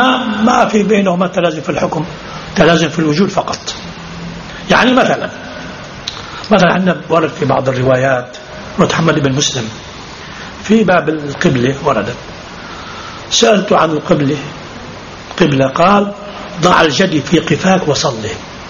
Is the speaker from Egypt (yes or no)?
no; Lebanon; طبعا بعض المكروهات أجمع الكل على فعلها عندنا في لبنان